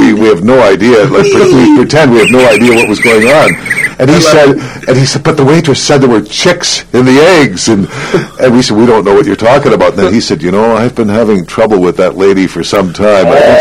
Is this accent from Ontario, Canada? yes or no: yes; Toronto, Ontario, Canada; It's only a few miles, an hour's drive from my hometown of Toronto.